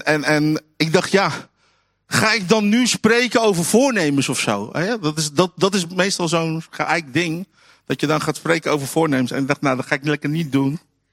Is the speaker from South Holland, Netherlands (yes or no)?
yes; Alphen aan den Rijn, South Holland, Netherlands; Ik kom uit Alphen aan de Rijn, dus misschien is dat anders dan hier in Eindhoven.